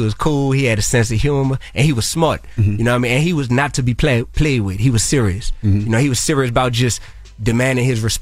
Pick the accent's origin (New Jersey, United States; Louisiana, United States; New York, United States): Louisiana, United States; New Orleans; I come from New Orleans.